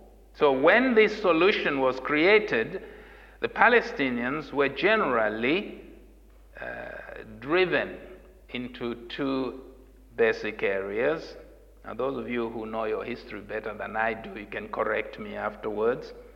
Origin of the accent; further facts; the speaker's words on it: Zambia; now in Leeds, United Kingdom; Growing up in Zambia, we had in my small town at least two Jewish synagogues.